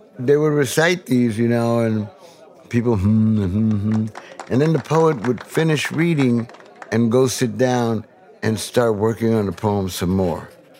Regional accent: New York City, New York, United States; born there; I came to New York City in my mom's vientre in January of 1950 from Puerto Rico. And I was born in June. I like that because to me that makes me quintessential Puerto Rican.

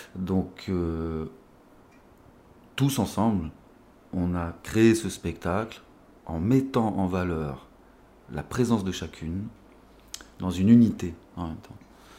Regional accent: Auvergne-Rhône-Alpes, France; Je viens d'Ardèche, je suis venu ici pour le lycée théâtre.

